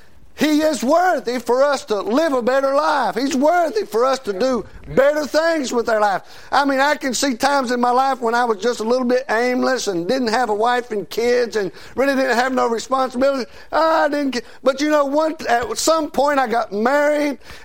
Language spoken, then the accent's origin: English; North Carolina, United States; Andy Griffith is from my hometown